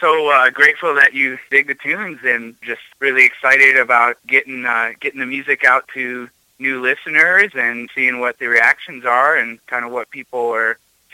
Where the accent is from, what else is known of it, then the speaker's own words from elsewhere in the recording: Hawaii, United States; now in Erie, United States; I live in Erie, Pennsylvania now, but I'm originally from Hawaii.